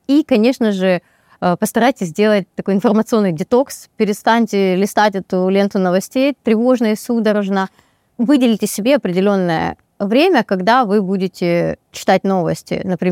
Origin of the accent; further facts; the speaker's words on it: Ukraine; Я же украинка, эмпатичная, поэтому как бы мой народ такой же.